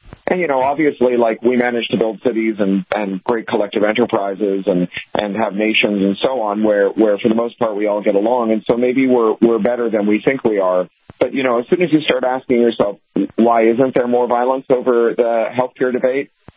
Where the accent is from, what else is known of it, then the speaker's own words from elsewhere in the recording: Canada; also born or lived in United Kingdom; Well, you know, I'm a Canadian who used to live in the UK before moving here.